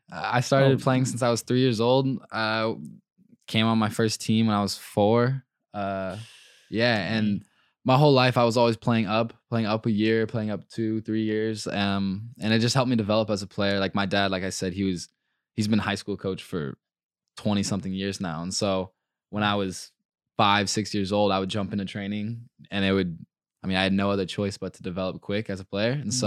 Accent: Phoenix, Arizona, United States; I'm from Phoenix, Arizona. Lived there since I was 15 years old. Pretty normal childhood, to be honest.

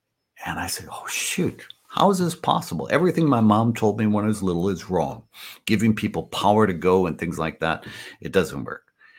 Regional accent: United States; I grew up in America. I believed in the power of everything

